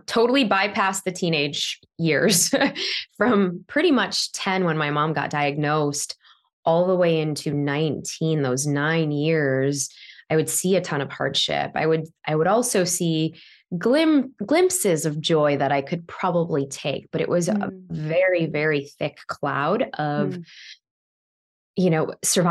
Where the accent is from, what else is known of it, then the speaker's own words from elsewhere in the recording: Chicago, Illinois, United States; having grown up in an immigrant household, my parents, for context, we grew up in Chicago, but for context, they were from, you know, my dad was from India, my mom was from the Philippines.